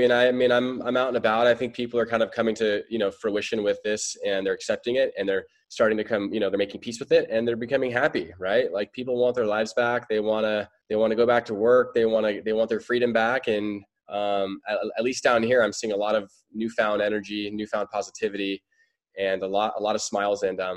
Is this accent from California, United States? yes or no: yes; Santa Barbara, California, United States; now in San Diego, United States; I'm from Santa Barbara. I moved to San Diego for college, and after college, I started Blenders.